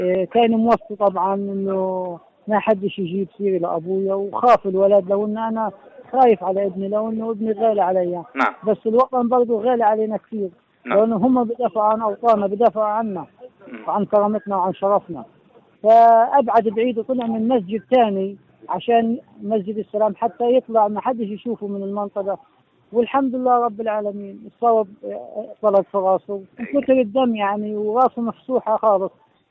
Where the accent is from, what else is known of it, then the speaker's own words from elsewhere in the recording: Gaza, Gaza Strip, Palestine; أراضي جدودي وأراضي أبهاتنا؟ فالطفل اليوم عندنا في غزة